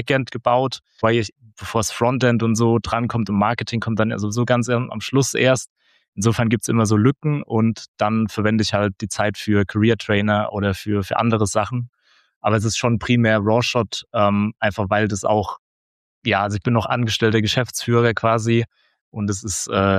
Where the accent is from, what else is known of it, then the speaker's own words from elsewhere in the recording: Kaiserslautern, Rhineland-Palatinate, Germany; moved away as an adult; also born or lived in Augsburg; now in Austria; Vorher war ich in Augsburg die letzten 4, 5 Jahre und ursprünglich komme ich aus Kaiserslautern, also aus Rheinland-Pfalz und ich bin jetzt, ich werde jetzt dieses Jahr 34, genau, ja. Also 33 bin ich noch.